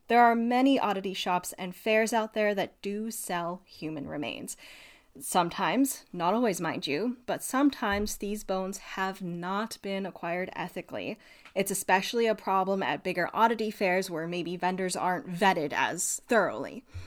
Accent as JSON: {"language": "English", "region": "Pennsylvania", "country": "United States", "tie": "born or raised there", "said": "When growing up in the Poconos"}